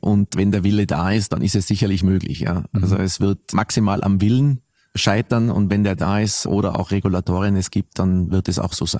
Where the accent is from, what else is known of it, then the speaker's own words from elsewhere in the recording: Austria; für mich als Österreicher würde ich mir … wünschen.